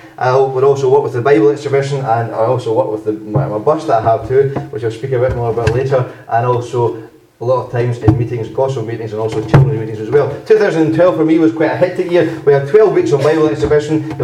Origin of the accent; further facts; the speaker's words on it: Plains, Scotland, United Kingdom; Now, you know, from by my accent, that I come from a place called Lanarkshire, which is really the centre of the universe, especially the village of Plains.